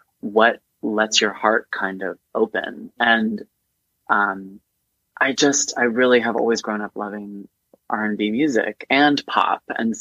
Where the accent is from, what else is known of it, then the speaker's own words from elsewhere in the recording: Houston, Texas, United States; as a kid, I mean, growing up in Houston, I feel like I was always kind of exposed to R&B music